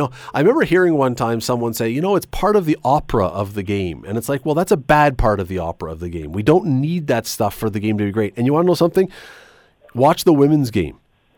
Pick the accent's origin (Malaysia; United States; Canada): Canada; maybe it's just I'm brought up as a Canadian.